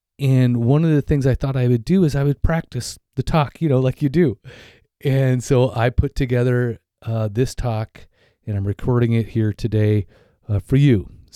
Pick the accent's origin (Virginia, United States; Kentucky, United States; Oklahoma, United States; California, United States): California, United States; Lakewood; born there; I was born in Lakewood, California, to a single, immature, verbally abusive, totally codependent mother.